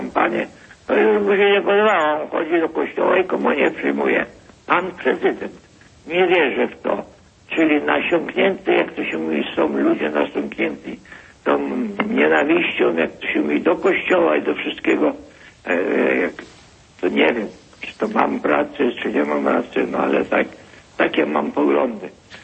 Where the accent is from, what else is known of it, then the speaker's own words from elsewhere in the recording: Vilnius County, Lithuania; ja pochodzę z takiej rodziny, co mój ojciec miał włokę ziemi, to z Wileńszczyzny.